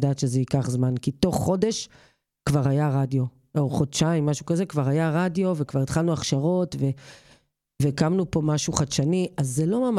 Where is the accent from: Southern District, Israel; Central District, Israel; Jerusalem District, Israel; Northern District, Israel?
Central District, Israel; Kfar Vitkin; אז אני מושבניקית, אני חושבת שזה הדבר הכי עקבי בחיים שלי, כי אני דור שלישי בכפר ויתקין.